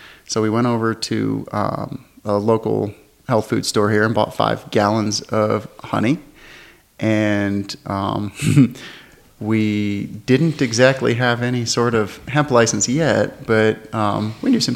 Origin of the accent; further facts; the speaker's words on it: Florida, United States; also born or lived in Flagstaff, Arizona; I'm from Florida. I've lived in a lot of places, but I went back to Florida to try to get my stuff together.